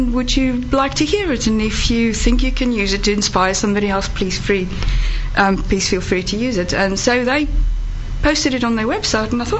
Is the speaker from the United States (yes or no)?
no; Johannesburg, Gauteng, South Africa; now in United Kingdom; I'm from South Africa, Johannesburg originally.